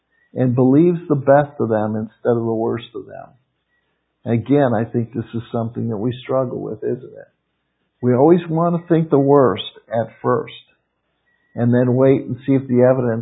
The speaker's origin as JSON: {"language": "English", "town": "Cleveland", "region": "Ohio", "country": "United States", "said": "I'm from Cleveland, you know."}